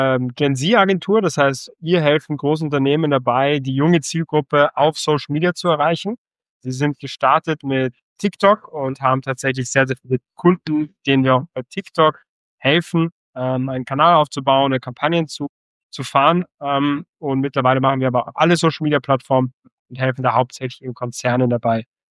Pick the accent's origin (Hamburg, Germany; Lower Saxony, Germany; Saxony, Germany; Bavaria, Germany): Hamburg, Germany; born there; Also ich 1999, 99er Kind, bin ich geboren in Hamburg. Also meine Eltern, meine Mutter ist in Österreich und mein Vater ist in Deutschland, bin in Hamburg geboren. Bin dann aber schon mit 4 Jahren bin ich nach Österreich gekommen